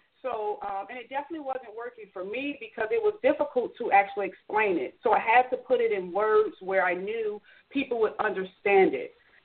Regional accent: Chicago, Illinois, United States; because I dealt with this since I was a child growing up in Chicago.

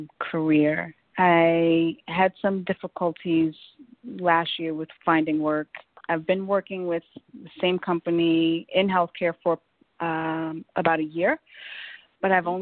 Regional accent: New York City, New York, United States; born there; I was born in the Bronx.

